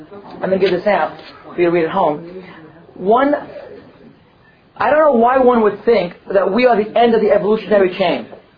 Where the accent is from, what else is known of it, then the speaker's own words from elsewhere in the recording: New Jersey, United States; Not mine. I'm from New Jersey.